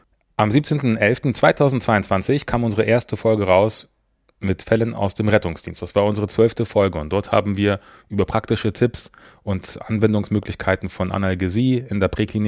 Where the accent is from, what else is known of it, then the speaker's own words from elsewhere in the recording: Lower Saxony, Germany; Ich bin ja auch in Niedersachsen aufgewachsen und ich weiß, dass man auch eigentlich da noch Norddeutscher ist.